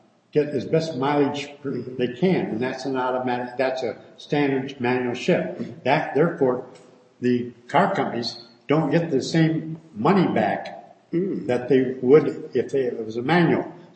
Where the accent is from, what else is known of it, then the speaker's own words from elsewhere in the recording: Denver, Colorado, United States; if you're timid in Salt Lake City, where we are now, or I'm from Denver, if you're timid here, there, you're going to be timid in Europe.